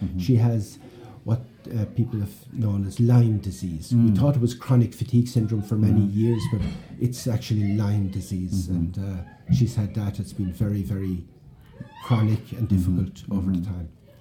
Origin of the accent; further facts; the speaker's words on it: Listowel, Munster, Ireland; In my hometown, in Listowel, there's a witness there.